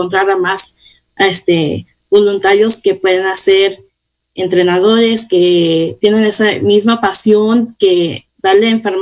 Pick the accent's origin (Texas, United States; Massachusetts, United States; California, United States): California, United States; Ukiah; Pues yo crecí aquí en Ucaya, ya tengo 22 años aquí